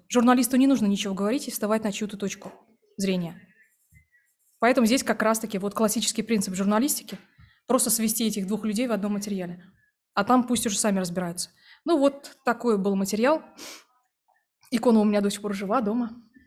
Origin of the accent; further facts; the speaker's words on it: Kursk, Kursk Oblast, Russia; now in Oryol, Russia; Я работала в Орле, а сама я из Курска. В Курске начинала свою профессиональную деятельность, а потом, когда вышла замуж, уехала в Орел